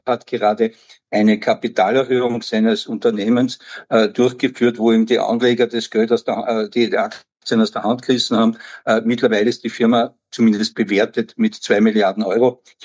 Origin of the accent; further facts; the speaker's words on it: Styria, Austria; Als ich in die Volksschule gegangen bin, war die Mur in meiner Heimat Steiermark ein giftiges Gewässer südlich von Leoben.